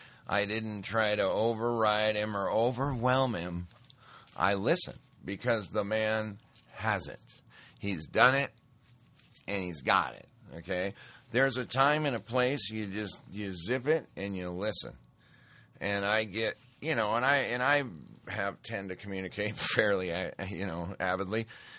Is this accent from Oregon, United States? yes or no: no; Great Falls, Montana, United States; we went to a dinner back in Great Falls, Montana, my hometown